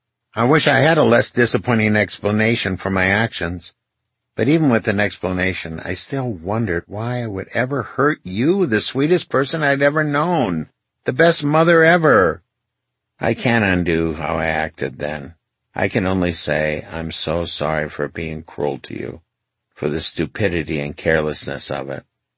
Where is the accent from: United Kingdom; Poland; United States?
United States; East St. Paul, Minnesota; just a few miles down the Mississippi from where we grew up in East St. Paul